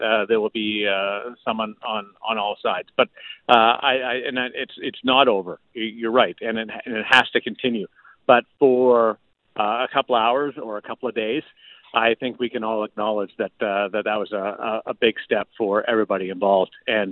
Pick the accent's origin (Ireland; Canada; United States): Canada; being a Canadian